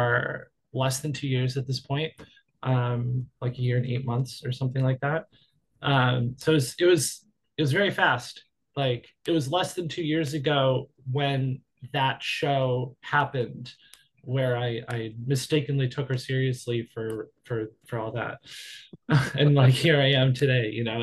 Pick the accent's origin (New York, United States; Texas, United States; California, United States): New York, United States; You know, I just moved here like 2 weeks ago. I'm from New York.